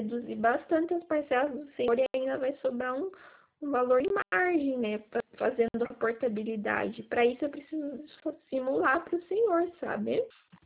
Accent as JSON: {"language": "Portuguese", "town": "Paranaguá", "region": "Paraná", "country": "Brazil", "said": "Sou de Paranaguá."}